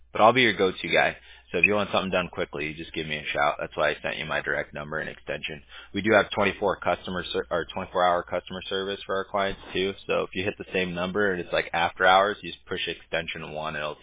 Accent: California, United States; I grew up in California, so I hadn't experienced it like that.

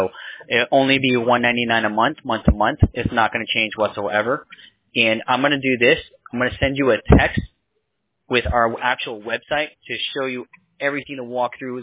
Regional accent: Bronx, New York, United States; born there; now in Tampa, United States; But I was born in the Bronx, New York.

